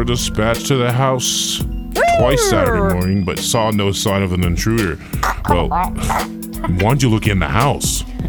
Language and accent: English; West Coast, United States; And I'm from the West Coast.